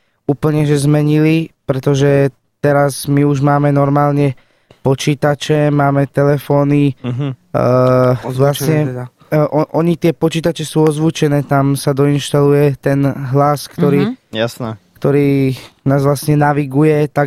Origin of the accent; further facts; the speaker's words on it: Košice, Košice Region, Slovakia